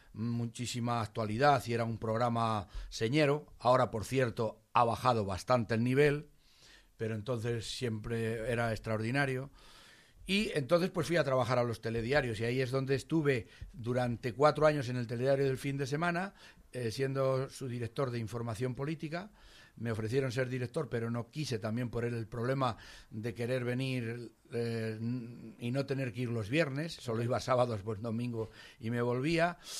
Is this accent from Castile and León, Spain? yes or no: yes; Castile and León, Spain; entre Murcia, aunque estaba muy bien, y mi tierra, entonces digo, pues decidí venirme a mi tierra, que tenía más estímulos. Aparte de que Castilla y León era una comunidad, pues hombre, de mucha más fuerza, por lo menos en extensión.